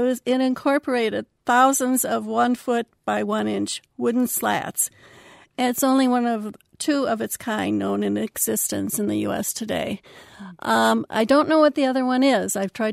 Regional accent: Middleton, Wisconsin, United States; The other one is in my hometown, Middleton, which they're building a park downtown

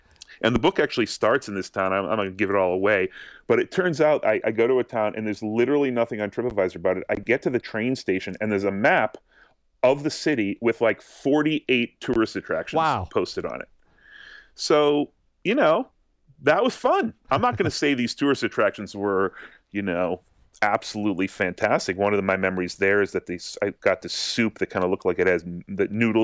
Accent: Massachusetts, United States; I'm from Massachusetts, so I've certainly been on, I've actually been on a tour like that.

